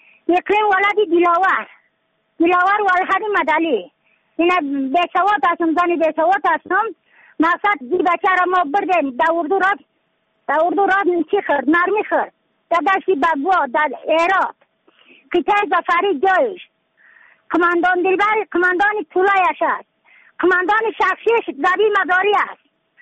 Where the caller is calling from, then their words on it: Badakhshan, Afghanistan; از بدخشان هستم، مرکز بدخشان، ولسوالی یفتل پایان، قیره وینگ